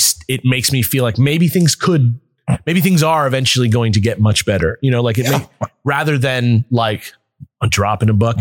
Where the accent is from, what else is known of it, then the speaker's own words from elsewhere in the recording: United States; I'm American. And as an American person who like reads the news every day.